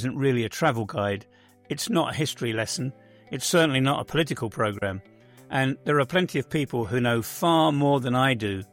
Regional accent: England, United Kingdom; now in Bosnia and Herzegovina; I'm English. But Bosnia and Herzegovina has become my home. I suppose that puts me somewhere in between, and that's why I call myself an in-betweener.

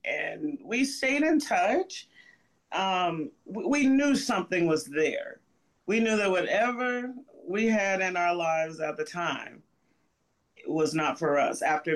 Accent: the South, United States; And, you know, we're from the South, so best way to get to know somebody is, you know, let's take them to eat.

